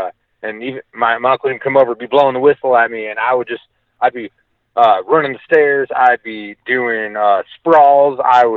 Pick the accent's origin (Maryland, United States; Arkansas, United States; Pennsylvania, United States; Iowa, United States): Iowa, United States; So, I come from Iowa. I grew up with collegiate wrestling in my family, in my blood.